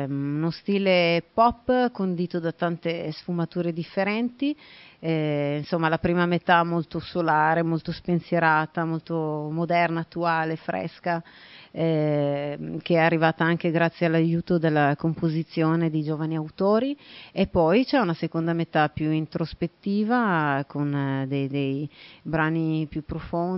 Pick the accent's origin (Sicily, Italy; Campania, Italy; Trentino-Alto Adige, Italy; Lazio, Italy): Sicily, Italy; Sì, assolutamente sì, è la mia terra natia.